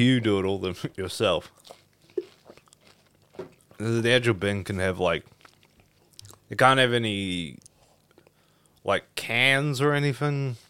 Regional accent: New Zealand; I'm Kiwi.

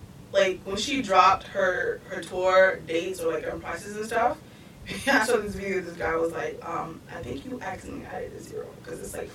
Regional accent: Haiti; I'm from Haiti. I'm not from here.

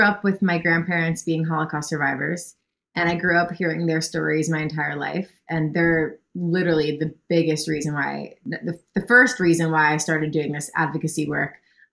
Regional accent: Boca Raton, Florida, United States; live in Florida technically, but lately I've been out in LA a lot for work and traveling all over, but born and raised in Boca Raton, Florida. So I will always consider Florida home

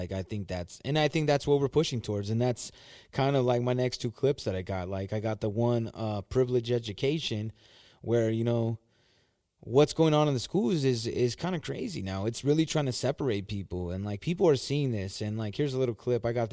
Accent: California, United States; Hey, I'm from Cali, man. I'm a Cali dude.

